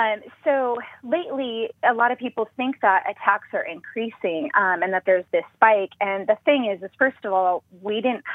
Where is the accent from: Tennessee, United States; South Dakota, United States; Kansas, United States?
South Dakota, United States; Okay, so I grew up in South Dakota, and so like most of you, I was interested and fascinated with sharks, but of course, I didn't understand them. I had never even been in the ocean.